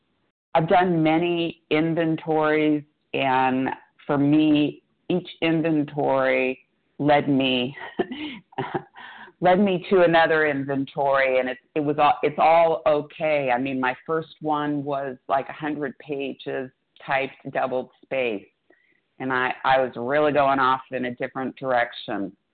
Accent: California, United States; Good morning. … I'm from Southern California.

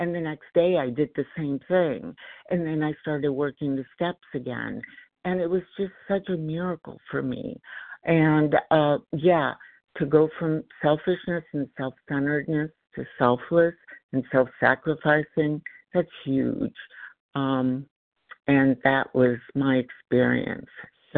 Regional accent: Los Angeles, California, United States; I am from Los Angeles.

